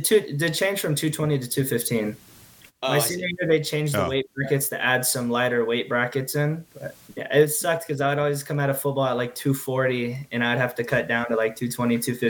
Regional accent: Houston, Texas, United States; I love Houston. I don't want to leave. Like, it's my hometown. I've been here forever. Yeah. I still live at home with my parents.

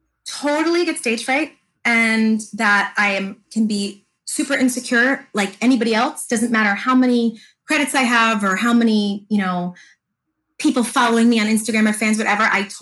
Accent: Fair Lawn, New Jersey, United States; Okay, so my hometown, Fairlawn, New Jersey

